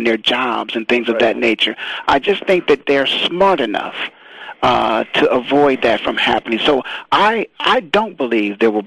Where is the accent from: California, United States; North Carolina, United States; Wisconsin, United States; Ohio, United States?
Ohio, United States; Canton; I was born and raised in Canton, Ohio, Dave, and I've just seen so many things happen.